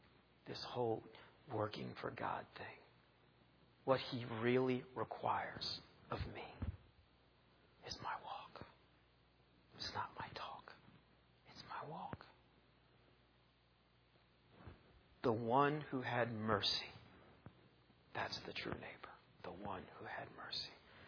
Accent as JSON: {"language": "English", "region": "Maryland", "country": "United States", "tie": "born or raised there", "said": "we're kind of a New York family, us Italian New Yorkers, even though I grew up in Maryland. All my family's from New York."}